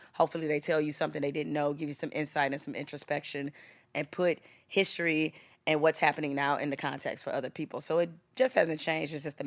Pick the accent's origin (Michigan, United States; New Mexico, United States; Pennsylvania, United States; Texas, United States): Michigan, United States; Detroit; it goes back to, you know, growing up in Detroit in the hood.